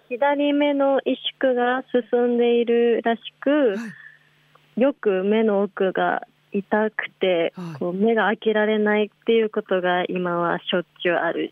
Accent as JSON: {"language": "Japanese", "region": "Hokkaido", "country": "Japan", "tie": "born or raised there", "said": "基本的には地元北海道を中心に活動しております。本当は本日もそちらに直接伺いたかったんですけれど、はい、雪降る北海道からよろしくお願いいたします。"}